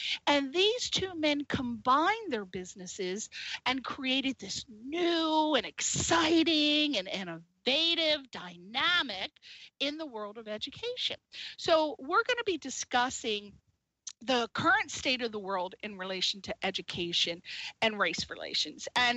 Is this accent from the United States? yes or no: yes; East Coast, United States; I'm from the East Coast, so it's like we talk really, really fast, and we like monosyllabic conversation.